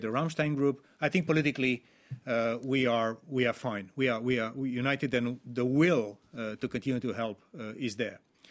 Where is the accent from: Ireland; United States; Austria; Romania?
Romania; my country, my home country of Romania